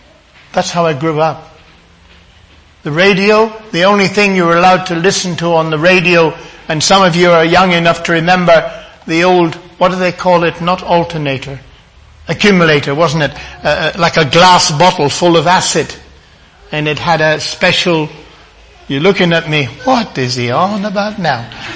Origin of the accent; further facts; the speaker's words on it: Ireland; When I was growing up in Ireland on the farm, a small farm, you know